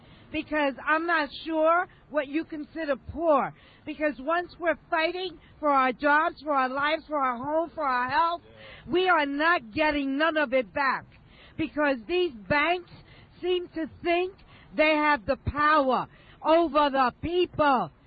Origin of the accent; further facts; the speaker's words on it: Harlem, New York, United States; yes, I am with Community Voices Heard, and yes, I am from Harlem